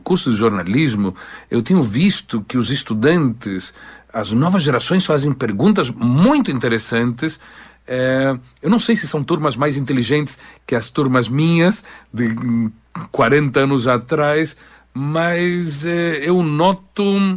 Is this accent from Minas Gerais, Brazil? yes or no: no; Londrina, Paraná, Brazil; Para mim é um prazer enorme estar aqui, porque eu me criei em Londrina